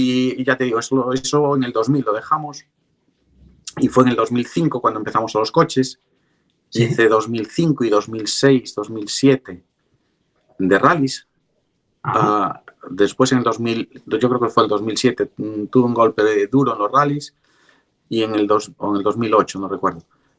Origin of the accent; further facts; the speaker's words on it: Galicia, Spain; Cierto, somos los únicos gallegos que estamos ahí